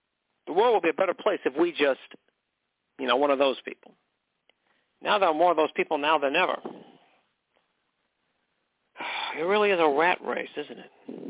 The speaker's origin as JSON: {"language": "English", "town": "McKinleyville", "region": "California", "country": "United States", "tie": "born or raised there", "said": "personally, I'm a soul from the town of McKinleyville, California. Where horses have the right of way. I'm from McKinleyville, and you know what?"}